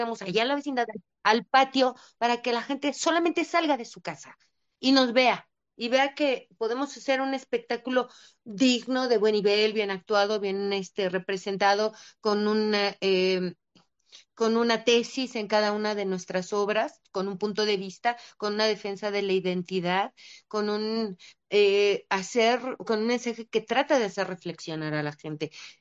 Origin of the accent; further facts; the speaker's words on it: Mexico; sobre la defensa de nuestra identidad, que somos mexicanos, que tenemos un origen